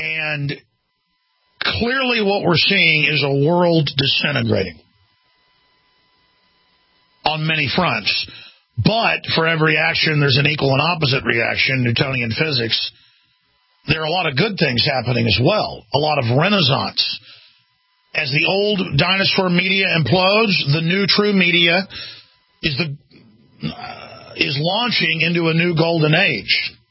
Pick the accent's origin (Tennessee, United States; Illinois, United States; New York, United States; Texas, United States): Texas, United States; As a Texan, I'm not somebody who's been exposed to a lot of this.